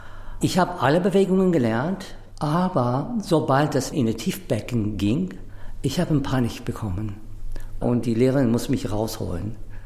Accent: Azerbaijan; Ich bin am Kaspischen Meer in Aserbaidschan groß geworden.

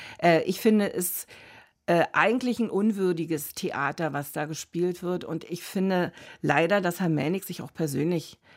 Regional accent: Germany; Für uns ist ja immer die Frage als Deutsche, betrachten Sie den 8. Mai als Zusammenbruch oder betrachten Sie ihn als Tag der Befreiung?

